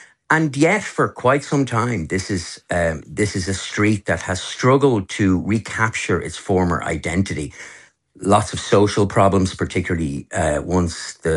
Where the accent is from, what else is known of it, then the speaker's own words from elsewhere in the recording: Dublin, Leinster, Ireland; I'm from Dublin. I live in Dublin. I walk O'Connell Street all the time.